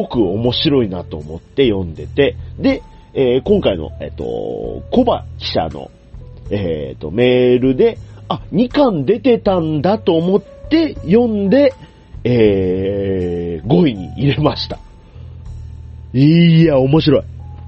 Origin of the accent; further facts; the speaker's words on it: Fukuoka, Japan; 九州、まあ、僕も地元福岡なので、